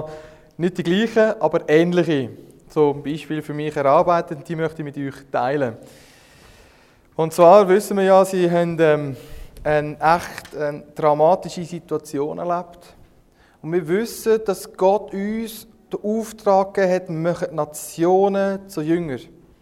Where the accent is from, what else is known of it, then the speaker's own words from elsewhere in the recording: Switzerland; Wie kann ich euch noch so behandeln als Schweizer?